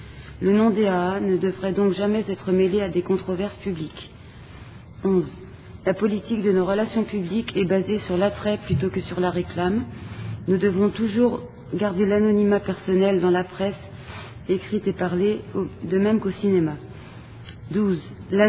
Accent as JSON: {"language": "French", "town": "Paris", "region": "Île-de-France", "country": "France", "said": "je suis alcoolique et je viens de Paris."}